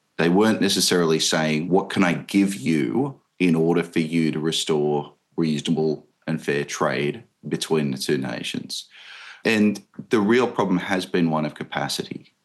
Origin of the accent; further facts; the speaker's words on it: Australia; my home country of Australia